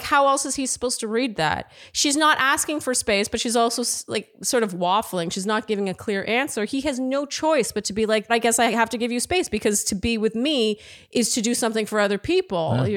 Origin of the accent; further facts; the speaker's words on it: Canada; maybe I'm too Canadian